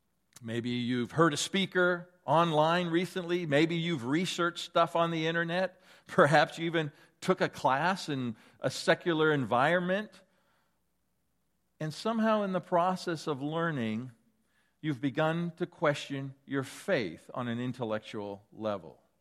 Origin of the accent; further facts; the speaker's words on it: Canada; I know that I am a Canadian.